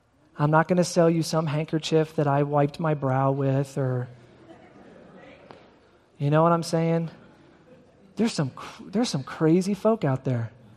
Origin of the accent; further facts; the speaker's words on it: Philadelphia, Pennsylvania, United States; I'm a kid from South Philly.